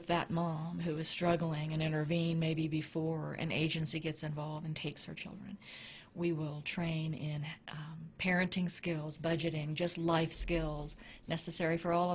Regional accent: Kentucky, United States; now in Tennessee, United States; Tennessee, I came from Kentucky.

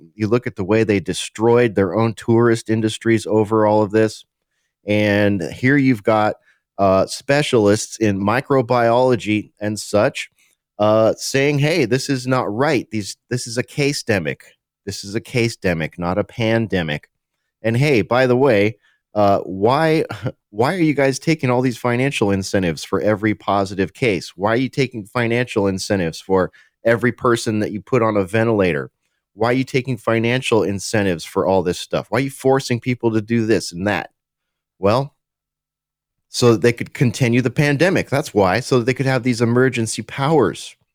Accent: California, United States; I went to Canada once and everyone I met, they say, where are you from? I said, I'm from California.

